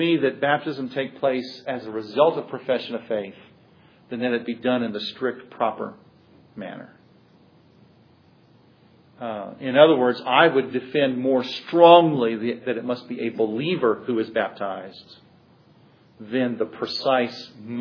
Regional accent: Kansas City, Missouri, United States; The church I grew up in Kansas City, when a baptismal service took place

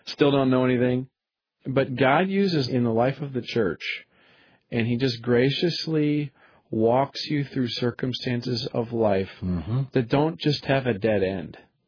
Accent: Chicago, Illinois, United States; moved away as an adult; also born or lived in Kansas City / Detroit; now in Wisconsin, United States; Never thought I'd live in Wisconsin. I grew up in Chicago. I lived part of my life in Kansas City and then Detroit area.

